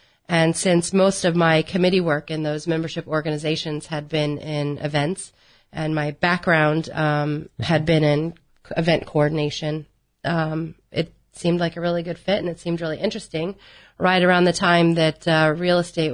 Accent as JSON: {"language": "English", "region": "Florida", "country": "United States", "tie": "born or raised there", "said": "I am. I was born and raised in Volusia County."}